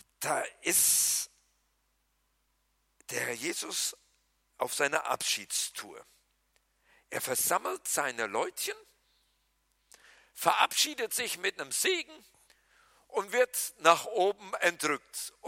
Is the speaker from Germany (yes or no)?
yes; Berlin, Germany; Ich bin ein echter Berliner. Ich kann permanent meckern.